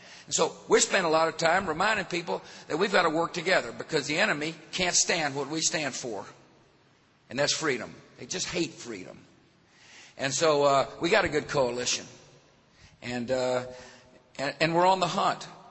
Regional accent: Texas, United States; When I was growing up in West Texas, oceans protected us.

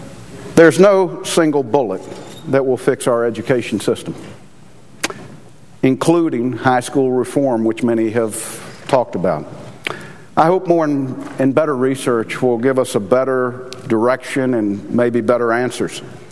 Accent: North Carolina, United States; Just last week, my home state of North Carolina released its most current data on our state's dropout crisis.

